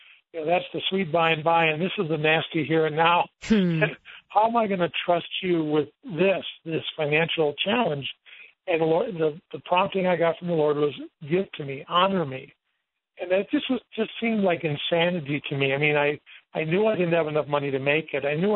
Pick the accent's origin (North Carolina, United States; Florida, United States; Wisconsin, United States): Wisconsin, United States; I grew up in Wisconsin, went to UW-Madison